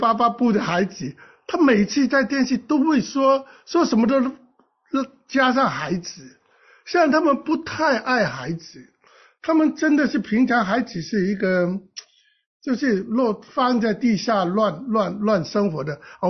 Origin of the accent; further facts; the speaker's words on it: Hong Kong; now in Israel; 我们香港人、台湾人、新加坡人啊，中国人都不会这样带孩子的。